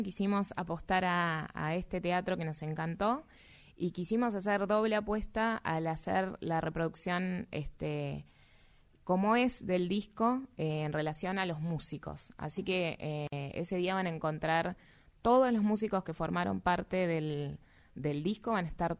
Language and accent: Spanish; Paso del Rey, Buenos Aires Province, Argentina; nuestro lugar, que es Paso del Rey. Nosotros somos de Paso del Rey de Moreno.